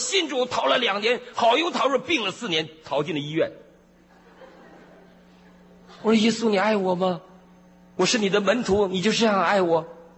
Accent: China

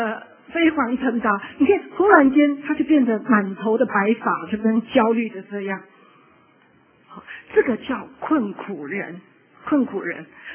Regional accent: China; 好，我们中国人都爱吃吧，好，总是吃得起，还是会有多少客人

